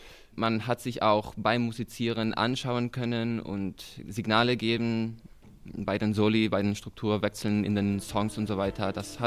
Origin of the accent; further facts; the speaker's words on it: Madrid, Community of Madrid, Spain; now in Munich, Germany; Ich komme aus Madrid, aber studiere in München.